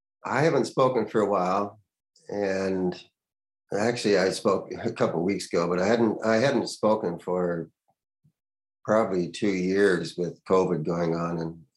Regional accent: Canada; now in United States; I'm a Canadian, I'm working in the United States.

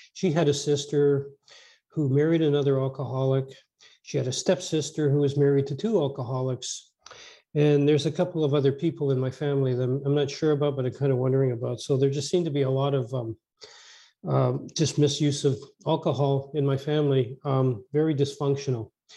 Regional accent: Edmonton, Alberta, Canada; born there; I was born out in Western Canada, in Edmonton, Alberta, the son of an alcoholic, basically.

